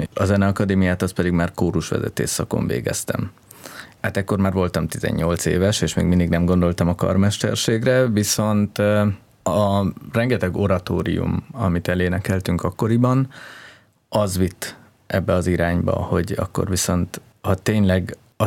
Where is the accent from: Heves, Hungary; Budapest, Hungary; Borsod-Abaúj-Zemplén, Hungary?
Heves, Hungary; én úgy nőttem föl, hogy Heves egy kisváros volt, ahol szerencsére volt egy zeneiskola, de alapvetően én a cigányzenében szocializálódtam, akkor valamit mindenki játszott körülöttem, gitár, tambura.